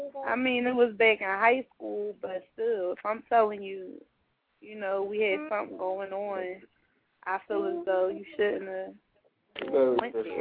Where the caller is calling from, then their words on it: Philadelphia, Pennsylvania, United States; West Philly.